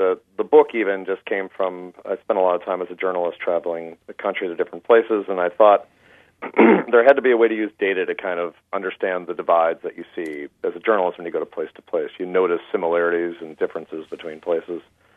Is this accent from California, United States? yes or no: no; Michigan, United States; So I grew up in Michigan. Michigan is a blue state, according to those red and blue maps, for quite a long time now.